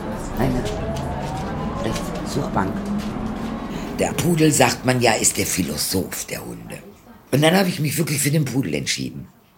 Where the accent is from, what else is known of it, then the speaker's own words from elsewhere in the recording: Karlsruhe, Baden-Württemberg, Germany; also born or lived in Bilbao, Spain; now in Cologne, Germany; Ich bin nach Köln gezogen wegen der Liebe. Aber aufgewachsen bin ich in Karlsruhe. Mein großer Bruder und ich, wir sind beide in Bilbao geboren. Wir sind am 30. August 1962 nach Deutschland.